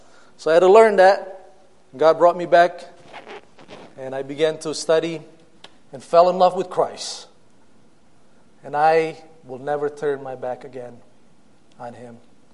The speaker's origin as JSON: {"language": "English", "town": "Cortland", "region": "New York", "country": "United States", "tie": "born or raised there", "said": "My wife's name is Leanne, Corey, and Caleb. I grew up in Cortland, New York. That's where I met my wife."}